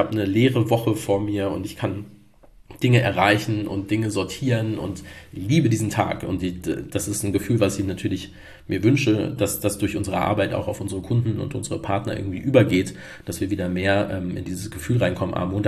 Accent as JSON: {"language": "German", "region": "Hesse", "country": "Germany", "said": "Ich komme aus dem Rhein-Main-Gebiet ursprünglich"}